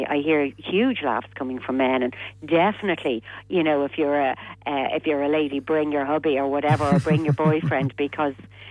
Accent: Ireland; a sort of culture, I think, that was very foreign to who we are as Irish people, really.

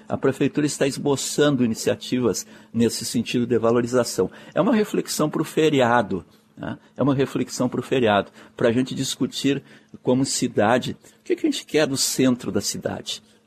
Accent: Alegrete, Rio Grande do Sul, Brazil; lá na minha cidade, Alegrete.

